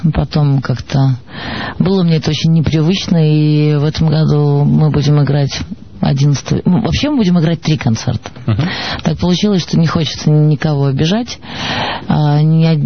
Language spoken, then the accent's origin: Russian; Saint Petersburg, Russia; Поэтому мы сыграем в Питере. Это мой родной город.